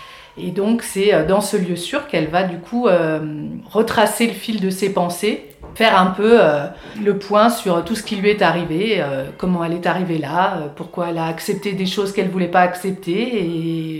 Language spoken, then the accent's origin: French; Lyon, Auvergne-Rhône-Alpes, France; moved away as an adult; Donc en fait, moi je suis lyonnaise de naissance. J'ai vécu à Lyon du coup jusqu'à mes 38 ans.